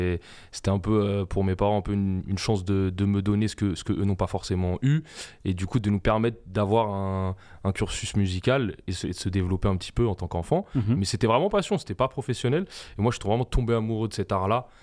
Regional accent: Brunoy, Île-de-France, France; Ma mère est française, okay. Mon père est tunisien et donc moi je suis né en France, okay. J'ai vécu en France.

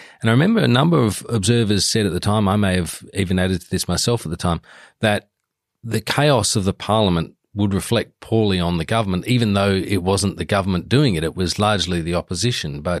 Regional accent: South Australia, Australia; I used to certainly see it growing up in South Australia.

